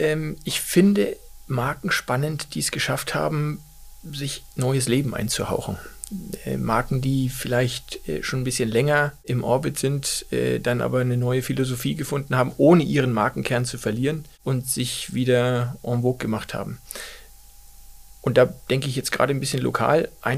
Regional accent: Nuremberg, Bavaria, Germany; born there; Bin 47 Jahre alt, habe 3 Kinder und habe das Privileg, in meiner Geburtsstadt tatsächlich den ansässigen Verein zu führen.

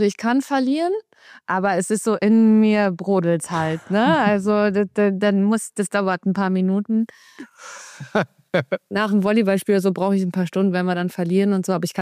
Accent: Emlichheim, Lower Saxony, Germany; Ich bin in Emlichheim groß geworden, das ist in der Grafschaft Bentheim in Niedersachsen an der holländischen Grenze

